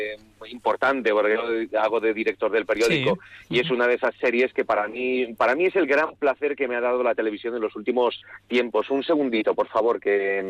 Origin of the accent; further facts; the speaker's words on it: Valladolid, Castile and León, Spain; Decir, por mis ancestros, yo soy de Valladolid, ¿no?